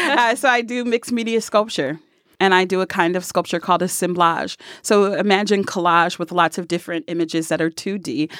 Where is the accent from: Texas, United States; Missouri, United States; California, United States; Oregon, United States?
California, United States; Los Angeles; also born or lived in Loveland, Ohio; now in Pittsburgh, United States; I grew up in Los Angeles. So I've had a really dynamic living experience because I grew up in my formative years in Los Angeles, which was for me a true melting pot.